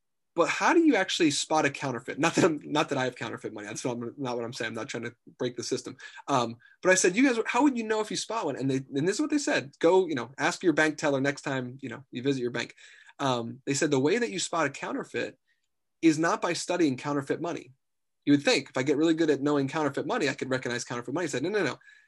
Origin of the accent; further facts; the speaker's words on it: Reading, Pennsylvania, United States; We grew up in Reading, Pennsylvania. It was in the city. You know, trash was, you know, kind of common thing to see, at least in our block.